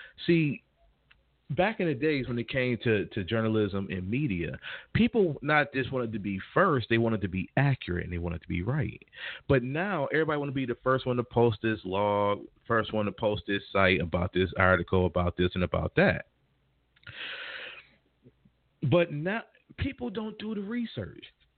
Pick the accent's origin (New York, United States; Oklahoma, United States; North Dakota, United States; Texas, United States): New York, United States; I'm from New York, so I still say sneakers.